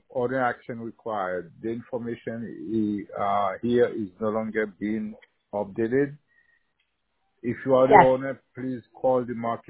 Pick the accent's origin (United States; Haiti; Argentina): Haiti; English is a second language; I speak French, but I'm from Haiti.